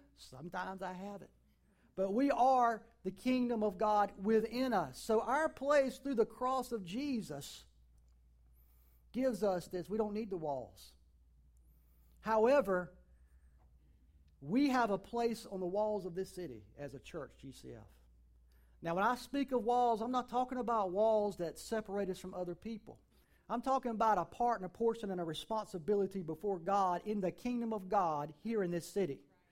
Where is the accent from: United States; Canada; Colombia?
United States; I grew up in Wilson County, right down the road where I get this accent from. Believe me, it's cleaned up quite a bit since those days.